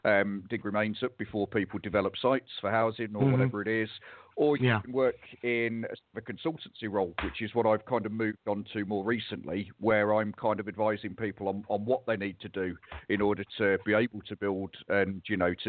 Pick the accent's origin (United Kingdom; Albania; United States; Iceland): United Kingdom; Solihull, West Midlands; now in Wales; No, I'm from the Midlands. So I grew up in Solihull. Yeah, just to the south of Birmingham.